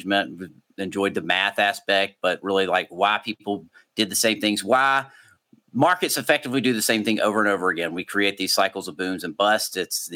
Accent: the South, United States; Growing up in the South, obviously we didn't teach things like that.

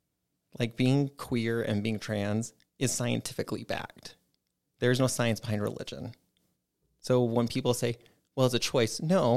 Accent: Kearns, Utah, United States; also born or lived in Riverton; Originally born and raised on the west side. So I was born and raised in Kearns, and then I moved to Riverton at a very young age, and that's where I currently am still.

